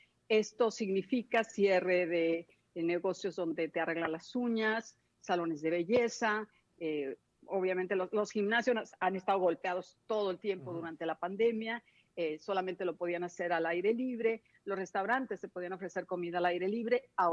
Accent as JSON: {"language": "Spanish", "region": "Mexico City", "country": "Mexico", "also_born_or_lived": "Culiacán / Monterrey", "lives_now": "Miami, United States", "said": "yo soy de la Ciudad de México, pero si me preguntas en realidad de dónde soy, te tengo que decir, soy ciudadana de la nación. Soy mexicana porque viví en la Ciudad de México, viví en Culiacán, Sinaloa, viví en Monterrey."}